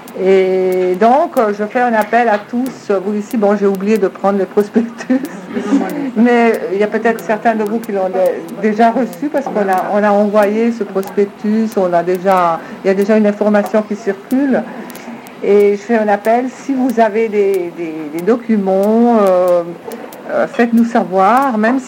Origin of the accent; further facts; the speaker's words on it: Ticino, Switzerland; moved away as an adult; now in Geneva, Switzerland; Alors, en 67, je suis arrivée à Genève. En automne 67, je suis arrivée à Genève pour étudier la sociologie. Je venais du Tessin.